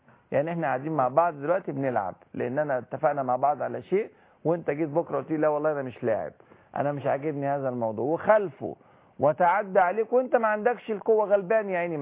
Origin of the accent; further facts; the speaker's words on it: Egypt; أنا كمصري